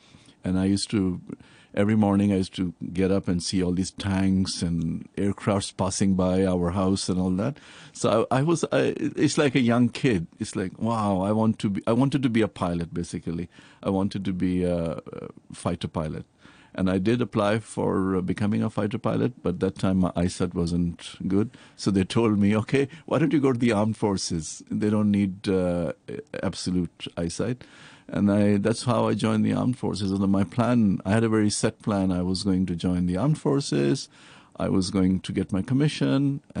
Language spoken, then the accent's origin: English; Multan, Punjab, Pakistan; also born or lived in Karachi; I'm originally from Pakistan, and I was born in a city called Karachi, and then my parents moved to a place called Multan. So that's where I grew up, basically, went to school and all that.